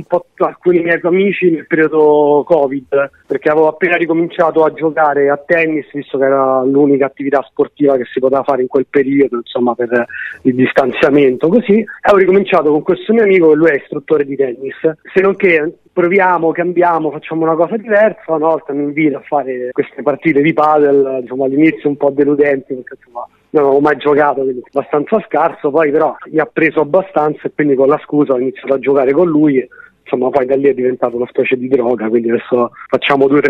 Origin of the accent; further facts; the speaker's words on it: Rome, Lazio, Italy; also born or lived in Chile; io sono nato in Cile, però praticamente vivo in Italia da quando ho 2 anni, quindi fondamentalmente sono molto più romano di quanto non sia cileno.